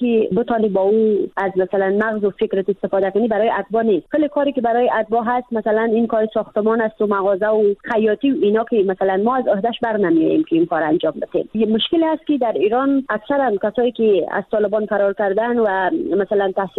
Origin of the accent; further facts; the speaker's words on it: Badakhshan, Afghanistan; وقتی که پرسان کرد که از کجا هستی، گفتم از افغانستان. گفت از کجای افغانستان هستی؟ گفتم از بدخشان.